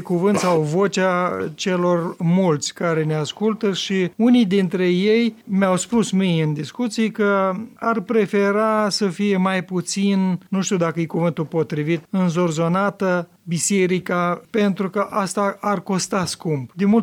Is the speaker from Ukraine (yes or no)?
yes; Cinișăuți, Chernivtsi Oblast, Ukraine; În satul meu, Cinișăuți